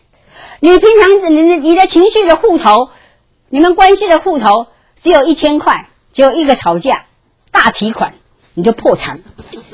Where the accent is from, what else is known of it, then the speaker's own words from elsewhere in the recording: China; 我看到我们中国人的那个，无论在美国，无论在台湾，无论在中国一样